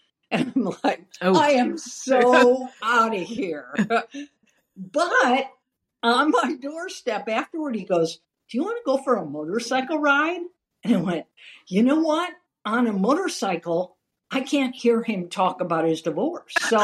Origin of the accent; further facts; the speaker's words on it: Detroit, Michigan, United States; also born or lived in Upper Peninsula, Michigan; I am originally from Detroit. I went to college in the Upper Peninsula